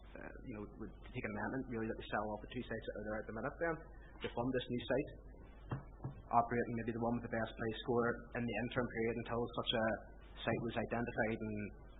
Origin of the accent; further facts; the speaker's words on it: Downpatrick, Northern Ireland, United Kingdom; it's not being a native of Neary myself, I'm from Downpatrick.